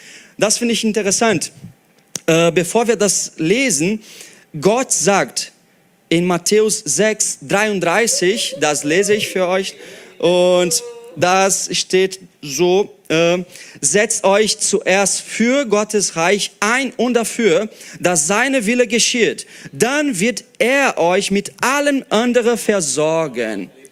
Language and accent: German; Brazil; Oder wie ich als Brasilianer werde ich das Jahr 2014 Halbfinale Fußball Brasilien gegen Deutschland 7-1 vergessen.